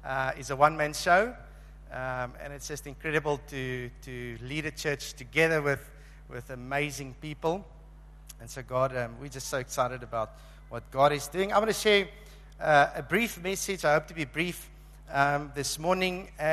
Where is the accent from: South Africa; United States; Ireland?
South Africa; Cape Town, Western Cape; I'm from Cape Town.